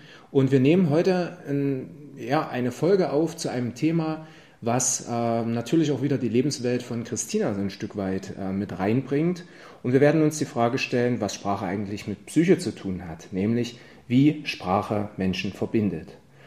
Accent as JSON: {"language": "German", "region": "Saxony", "country": "Germany", "said": "Ich komme selbst aus dem Erzgebirge, das heißt, ich habe auch so einen kleinen Hang zum Dialekt. Ich kriege es aber nicht mehr so auf die Platte, weil sich das bei mir auch so ein bisschen durchmischt hat."}